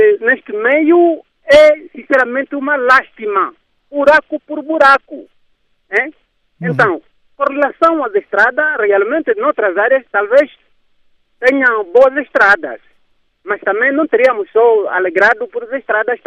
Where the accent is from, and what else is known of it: Bié, Angola